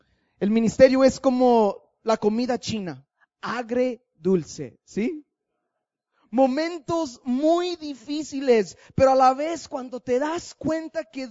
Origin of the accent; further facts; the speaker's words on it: Los Angeles, California, United States; Spanish is a second language; Soy americano, soy de Los Ángeles, soy güero, ¿verdad? Crecí entre cholos, duré un tiempo en la cárcel y a los 18 años de edad entregué mi vida a Cristo